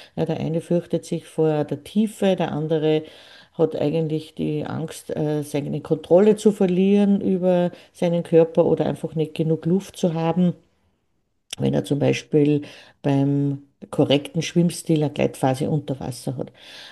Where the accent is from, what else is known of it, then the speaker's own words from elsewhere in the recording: Upper Austria, Austria; bei uns in Oberösterreich heißt es tümpfeln.